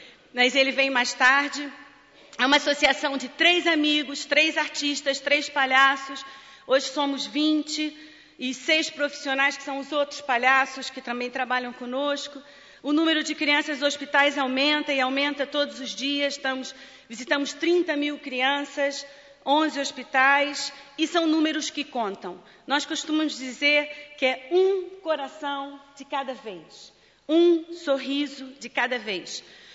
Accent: Brazil; now in Portugal; apesar de ser brasileira e gostar muito da minha nacionalidade, eu hoje quero falar como portuguesa

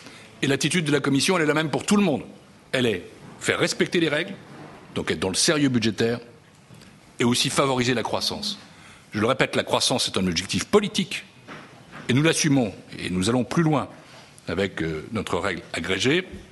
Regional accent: France; comme vous l'avez peut-être remarqué à la langue que j'utilise, je suis français.

